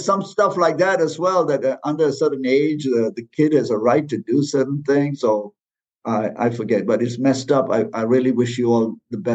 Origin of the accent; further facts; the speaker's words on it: Malaysia; where I come from, I'm originally from Malaysia